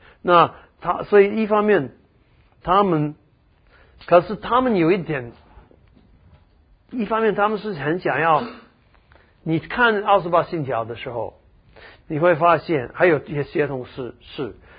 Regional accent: United States; 因为我是一个美国人，我是要申报所得税

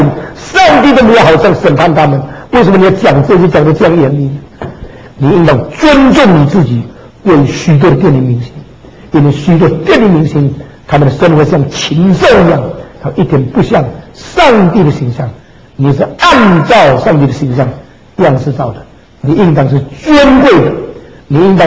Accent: United Kingdom; Chinese is a second language; 我们英国人呢有一句话

